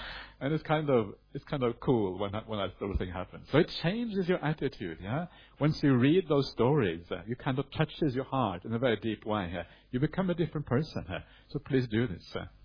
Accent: Fiji; I came from Fiji originally

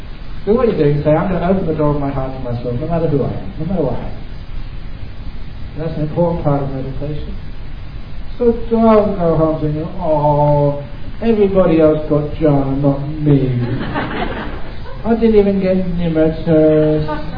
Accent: Australia; I'm Australian

